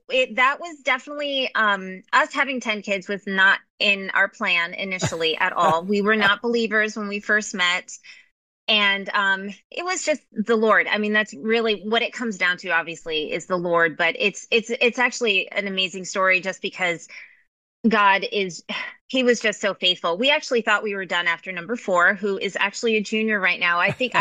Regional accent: Puerto Rico; born there; My background is actually I was born in Puerto Rico

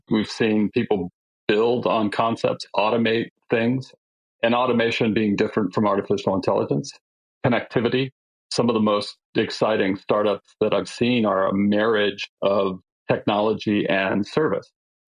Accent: California, United States; You know, I'm from California, so this is going to sound a little bit of fruity nutty

